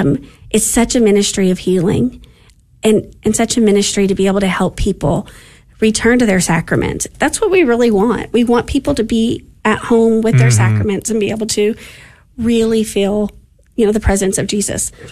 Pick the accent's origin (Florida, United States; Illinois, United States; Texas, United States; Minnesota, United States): Texas, United States; Fort Worth; So I grew up in the Diocese of Fort Worth.